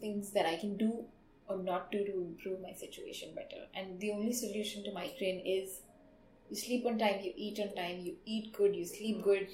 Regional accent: India; because I'm an Indian, I'm going to talk about Indian diet.

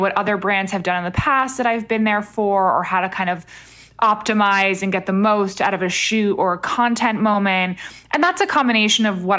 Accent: New York, United States; growing up in New York, you would think that a lot of my peers would also move to the city because I grew up relatively close

